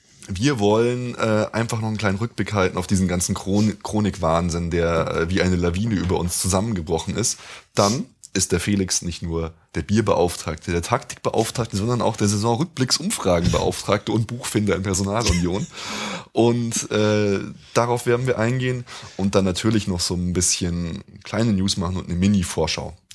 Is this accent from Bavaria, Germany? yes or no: yes; Bavaria, Germany; also born or lived in Munich / Turkey; Danach unter das Schloss Neuschwanstein in die Nähe von Füssen gezogen, dort aufgewachsen. Die nächsten Stationen waren Augsburg und jetzt wieder immerhin der Speckgürtel von München.